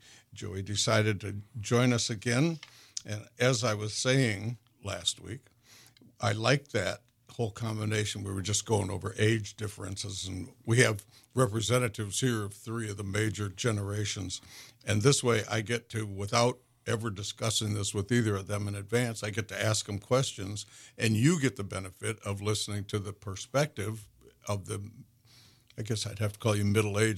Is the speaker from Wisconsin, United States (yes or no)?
yes; Dodgeville, Wisconsin, United States; I grew up in Dodgeville, about 43 miles west of Madison, where Oscar Mayer was located.